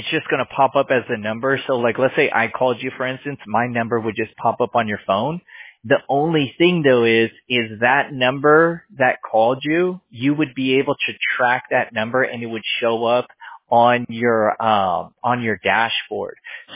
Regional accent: California, United States; born there; I was born in California, so in LA County.

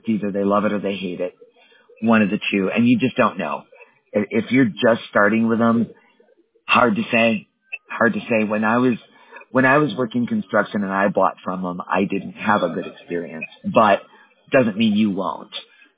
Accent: Wisconsin, United States; I was born and raised in Wisconsin.

